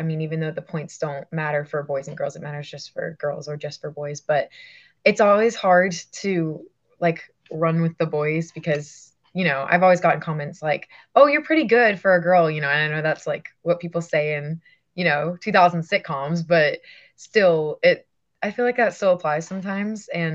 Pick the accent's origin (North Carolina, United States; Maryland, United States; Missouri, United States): North Carolina, United States; Huntersville; I am from Huntersville, North Carolina